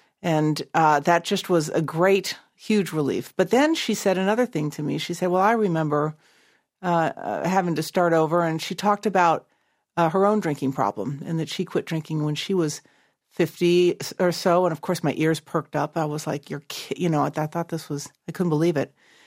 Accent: Wisconsin, United States; and I'm a girl from Wisconsin

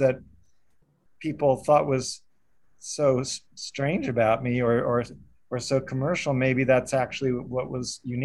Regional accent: New York, United States; and I'm from New York originally. I was born here

